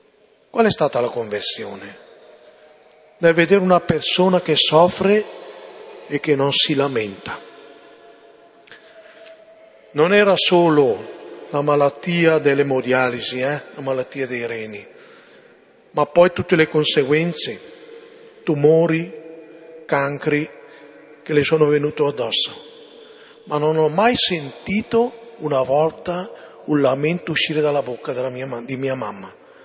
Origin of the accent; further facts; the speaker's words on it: Cisano Bergamasco, Lombardy, Italy; Quando la prima volta sono tornato, ho celebrato nel mio paese, a Cisano Bergamasco